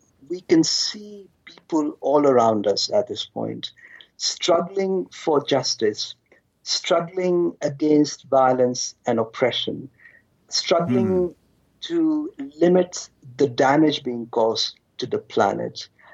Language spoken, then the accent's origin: English; India; I grew up in India in small towns